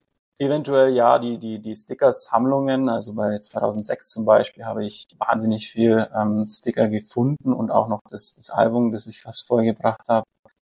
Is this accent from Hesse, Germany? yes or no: no; Bavaria, Germany; Ansonsten, ja, ich bin aus dem Allgäu, 30, sorry, muss ich korrigieren, vor kurzem 31 geworden.